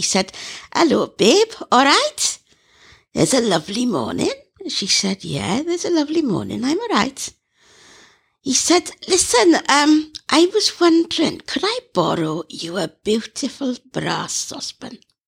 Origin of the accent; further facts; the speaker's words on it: Wales, United Kingdom; born there; This story takes place in Wales, and so you'll have to put up with my Welsh accent, which, although I was born here and live here, as you can hear at the moment, I have not got.